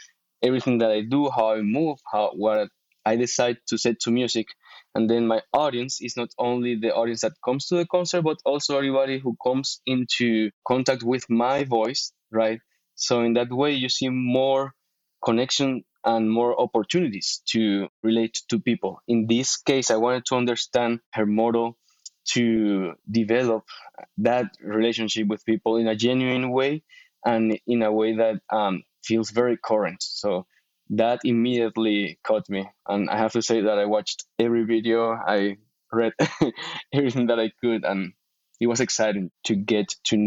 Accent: Venezuela; English is a second language; now in Austin, United States; I am originally from Venezuela, where I live currently in Austin, Texas.

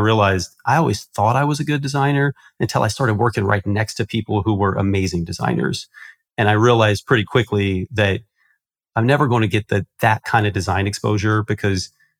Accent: Indiana, United States; I grew up in Indiana, in a kind of a small rural town in Indiana.

